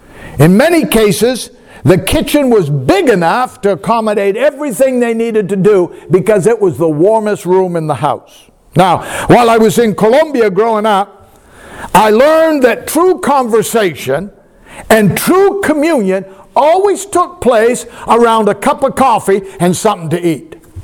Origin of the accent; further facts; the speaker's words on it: Maine, United States; born there; I was born in Maine. I'm from the Northeast.